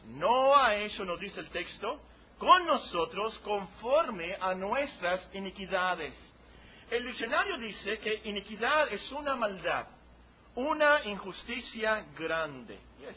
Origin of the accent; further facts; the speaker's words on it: Mexico; Soy mexicano, por supuesto, así que voy a hablar de los mexicanos.